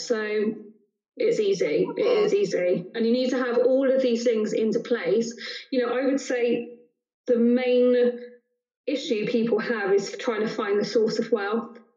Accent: Bristol, South West England, United Kingdom; Bristol Airport. The reason I love it so much is my hometown, but it's just easy.

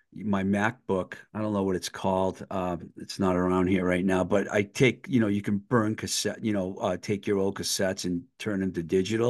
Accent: Belfast, Northern Ireland, United Kingdom; I'm from Belfast.

